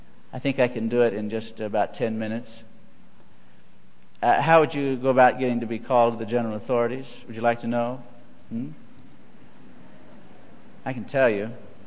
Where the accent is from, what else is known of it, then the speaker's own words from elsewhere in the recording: Missouri, United States; but you realize that I'm from Missouri, you see, and former training comes out sometimes, and particularly in a crisis.